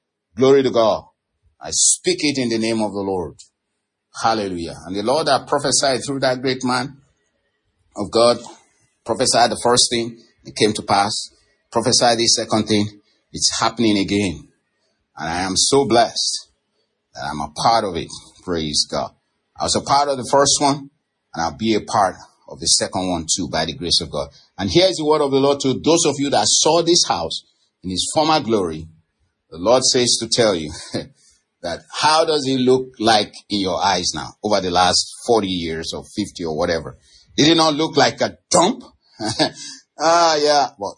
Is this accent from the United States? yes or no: no; Nigeria; And I'm a Nigerian, and I'm coming to my own home country.